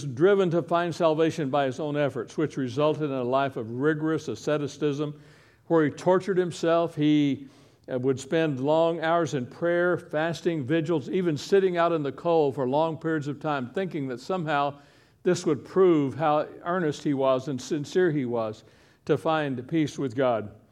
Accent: Kentucky, United States; My dad used to say, growing up in Eastern Kentucky, son, we don't accept charity.

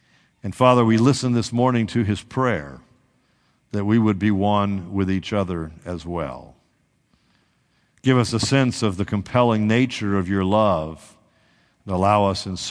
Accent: California, United States; I came from Southern California where I drive a 4,000-pound car down a freeway at 70 or 80 miles an hour.

